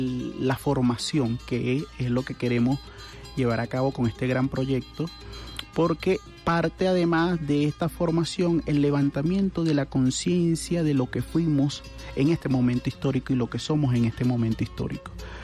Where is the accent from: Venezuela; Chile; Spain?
Venezuela; Caracas, Capital District; ¿Qué nos identifica como caraqueños? ¿Qué nos identifica como catedraleños? ¿Qué nos identifica como venezolanos?